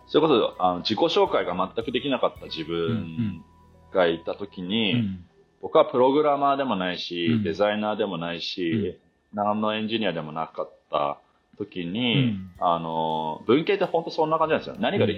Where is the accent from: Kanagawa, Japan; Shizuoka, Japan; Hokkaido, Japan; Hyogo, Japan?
Hokkaido, Japan; 北海道に戻ろう、うん、でその時に自分の出身地の隣町で大きな地震があったんですよね